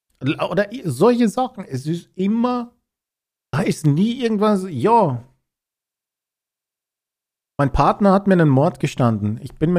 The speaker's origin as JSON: {"language": "German", "country": "Austria", "lives_now": "Germany", "said": "Weil ich bin ja aus Österreich."}